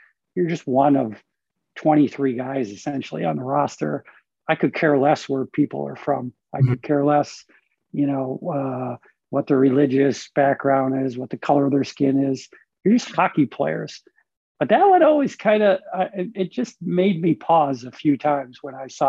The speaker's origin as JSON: {"language": "English", "region": "Rhode Island", "country": "United States", "tie": "born or raised there", "said": "I grew up in Rhode Island, East Coast time zone."}